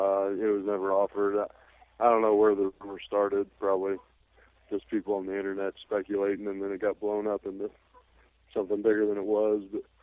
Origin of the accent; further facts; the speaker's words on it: Missouri, United States; it'll be my first fight in Missouri, which is my home state